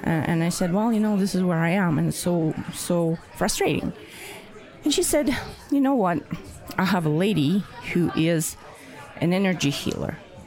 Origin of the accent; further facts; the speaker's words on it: Moscow, Russia; moved away as an adult; I am from Moscow, Russia. I immigrated about 20 years ago. And I came here as a chemical engineer